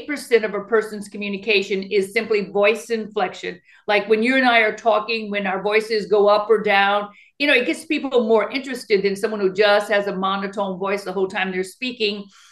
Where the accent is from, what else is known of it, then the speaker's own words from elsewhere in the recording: Lafayette, Louisiana, United States; born there; now in Houston, United States; I live in Houston, Texas, but I was born in Lafayette, Louisiana.